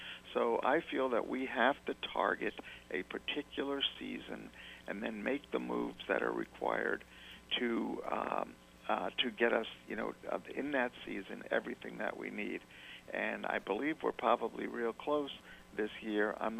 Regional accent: Bay Shore, New York, United States; I grew up in Bayshore

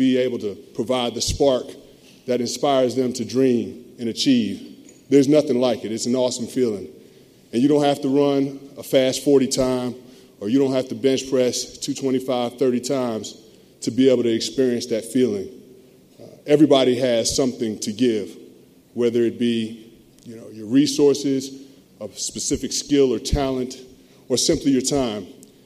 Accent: Bronx, New York, United States; I can remember growing up in the Bronx, we'd come home from church on Sundays

